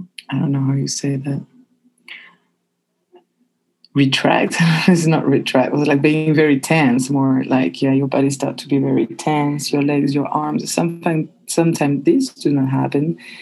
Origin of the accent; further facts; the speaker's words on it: France; I will say that I am bisexual, and I am from France.